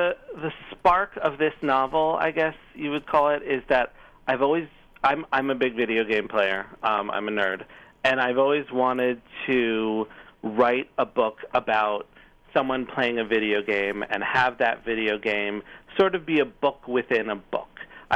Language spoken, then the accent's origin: English; New York City, New York, United States; I mean, I grew up in New York City, so I had that sort of going for me from the start.